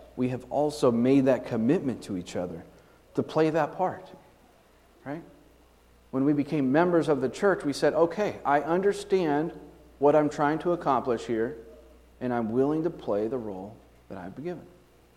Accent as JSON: {"language": "English", "town": "Kansas City", "region": "Missouri", "country": "United States", "tie": "born there", "said": "Now, I was born in Kansas City. I've always been a Kansas City Chiefs fan, right?"}